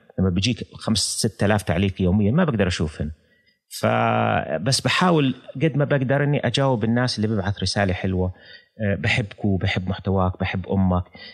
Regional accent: Jordan; بس أنا لأني أردني

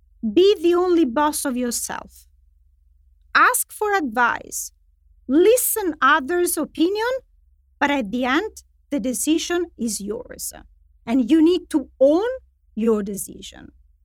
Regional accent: Italy; Italy, which is my home country.

